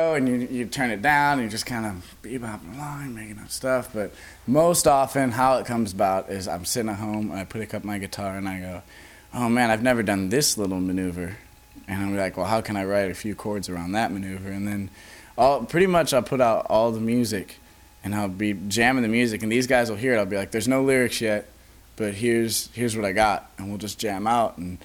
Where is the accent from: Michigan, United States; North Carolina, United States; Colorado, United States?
Michigan, United States; Detroit; I'm from the Detroit area, and just kind of traveled around a bit and found myself.